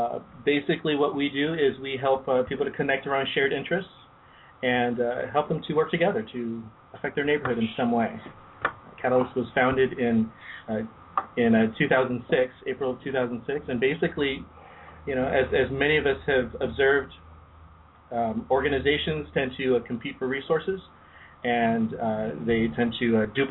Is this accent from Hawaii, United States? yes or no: yes; Hawaii, United States; also born or lived in Riverside; now in Long Beach, United States; Grew up in Hawaii before that, kind of going backwards. But I came to Long Beach in about 2002 or so, and I came for school.